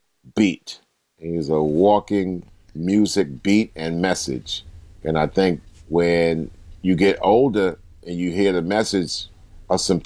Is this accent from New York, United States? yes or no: yes; New York, United States; I mean, I grew up in New York, so music, you know, pop radio meant everything.